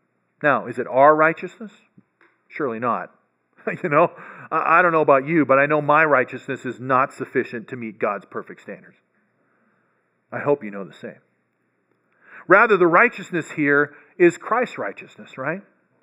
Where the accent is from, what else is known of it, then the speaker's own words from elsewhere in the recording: Canada; I think probably growing up in Canada froze my brain or something like that.